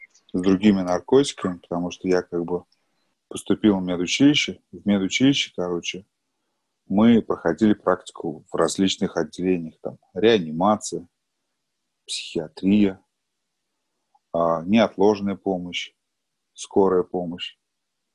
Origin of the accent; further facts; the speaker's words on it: Kazan, Tatarstan, Russia; я, в общем, мне сейчас 43 года. Родился я в Казани. В общем, вырос в неполной семье